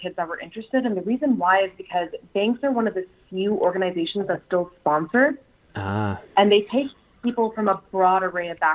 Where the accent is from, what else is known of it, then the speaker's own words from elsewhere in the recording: Midwest, United States; I'm originally from the Midwest, the Rust Belt